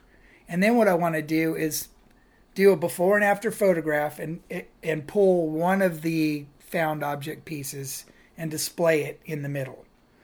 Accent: Fresno, California, United States; Yeah, I grew up in Fresno

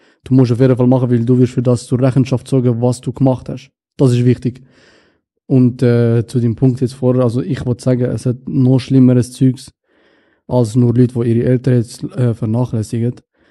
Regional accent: Egypt

